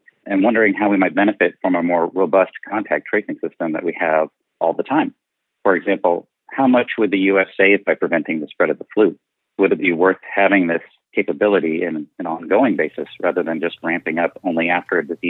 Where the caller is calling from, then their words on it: Seattle, Washington, United States; I'm calling from Seattle, Washington.